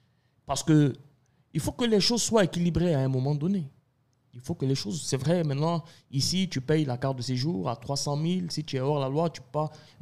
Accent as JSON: {"language": "French", "country": "Lebanon", "said": "on va parler du cas du Liban parce que je suis Libanais aussi"}